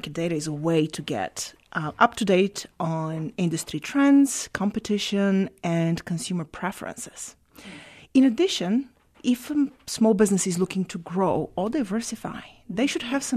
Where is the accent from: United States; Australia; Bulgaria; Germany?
Bulgaria; I'm originally from Bulgaria.